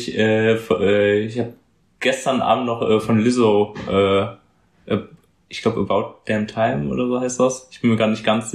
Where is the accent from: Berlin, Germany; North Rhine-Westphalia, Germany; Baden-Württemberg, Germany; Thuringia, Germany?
North Rhine-Westphalia, Germany; Cologne; Köln ist für mich tatsächlich, wenn sich das ein bisschen kitschig anhört, meine Heimat, da wohne ich und habe großen Freundeskreis, Familie.